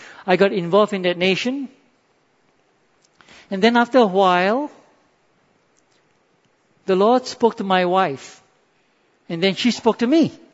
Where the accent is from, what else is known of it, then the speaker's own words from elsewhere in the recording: Singapore; it was the beginning of a journey as a Singaporean walking into our destiny